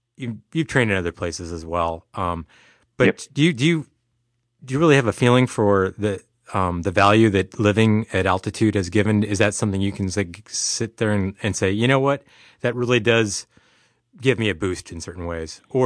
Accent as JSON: {"language": "English", "region": "Iowa", "country": "United States", "tie": "born or raised there", "also_born_or_lived": "San Francisco / San Diego", "lives_now": "Boston, United States", "said": "I grew up in Iowa. I was in San Francisco and then San Diego, and now I'm in Boston."}